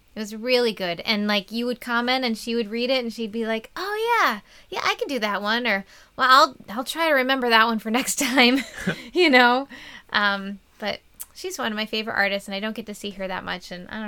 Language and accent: English; Rochester, New York, United States; accent: Rochester; No, from Rochester.